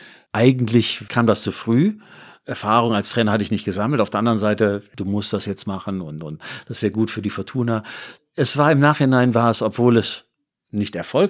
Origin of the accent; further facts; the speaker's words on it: Düsseldorf, North Rhine-Westphalia, Germany; ich bin Düsseldorfer und Fortuna ist mein Verein.